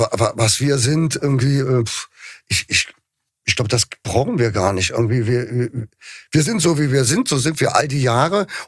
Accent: Cologne, North Rhine-Westphalia, Germany; ich komme aus Ehrenfeld, ich lebe jetzt nicht besonders toll, ich habe da ein kleines Häuschen

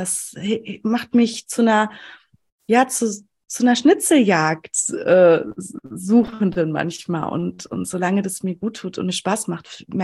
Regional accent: North Rhine-Westphalia, Germany; ich komme aus dem Sauerland, aus der ländlichen Region

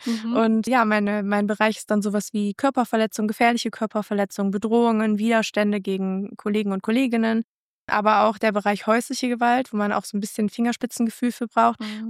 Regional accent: Viersen, North Rhine-Westphalia, Germany; ich komme aus Viersen und bin Polizistin. Seit über 12 Jahren mittlerweile. Und auch bei mir in der Heimatstadt tatsächlich.

